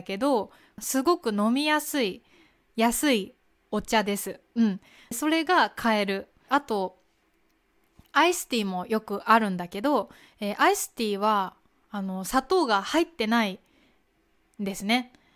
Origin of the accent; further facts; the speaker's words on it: Kansai, Japan; 私は関西出身なので、いつもマクドって言います。